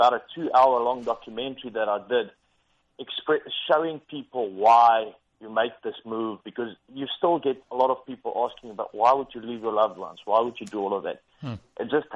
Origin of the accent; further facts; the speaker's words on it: South Africa; moved away as an adult; now in New Zealand; I was coming from South Africa, yeah.